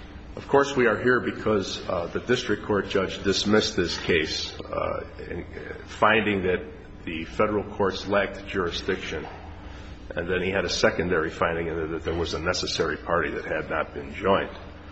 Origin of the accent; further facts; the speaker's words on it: Las Vegas, Nevada, United States; I'm an attorney from Las Vegas, Nevada.